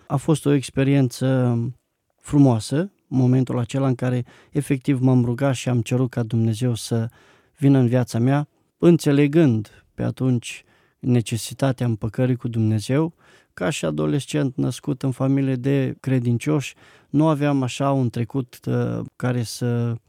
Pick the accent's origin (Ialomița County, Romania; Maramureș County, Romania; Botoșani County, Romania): Botoșani County, Romania; Dorohoi; born there; M-am născut în Dorohoi, județul Botoșani, într-o familie de penticostali.